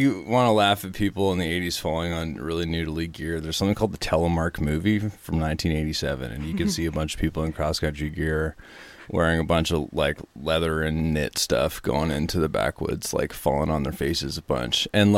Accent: Ottawa, Ontario, Canada; because I grew up on the East Coast, like, you know, ski hills around Ottawa are not, mm-hmm. you know, out west.

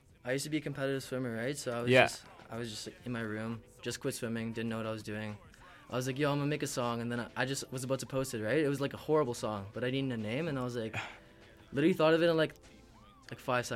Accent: Richmond, British Columbia, Canada; I'm from Richmond.

